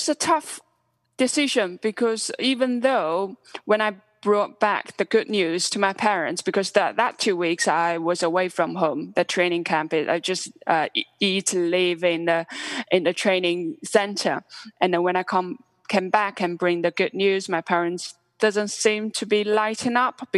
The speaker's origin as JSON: {"language": "English", "region": "Shanghai", "country": "China", "tie": "born or raised there", "said": "I was sent or driven by my father to the suburb of Shanghai. My hometown is Shanghai."}